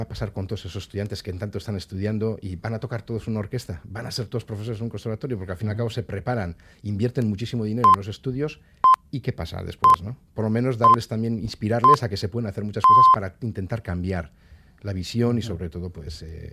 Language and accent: Spanish; Arrasate, Basque Country, Spain; yo soy de Arrasate